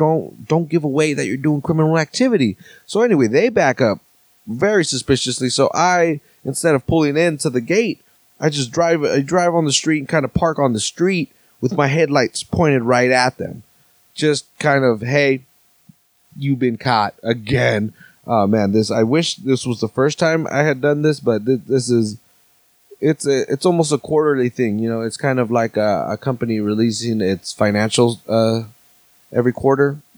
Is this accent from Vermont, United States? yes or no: no; Salinas, California, United States; because again, I'm from Salinas. You can't get within, you know, can't go 200 yards without running into a fucking lettuce patch.